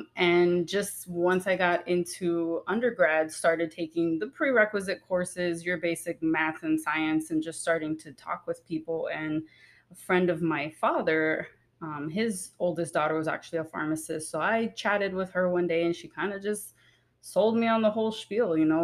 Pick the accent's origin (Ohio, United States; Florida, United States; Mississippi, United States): Florida, United States; Miami; Growing up in Miami, I just, for some reason, was always the nerd.